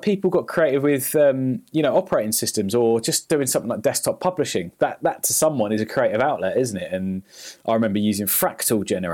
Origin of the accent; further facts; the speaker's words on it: England, United Kingdom; probably much more grammatical skills than little old English boy me.